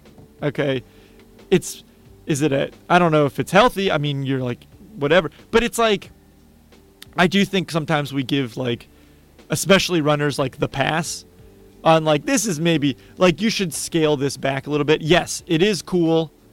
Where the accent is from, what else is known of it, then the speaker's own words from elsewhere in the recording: Pittsburgh, Pennsylvania, United States; And we got to go beat Pitt, which is the school of my hometown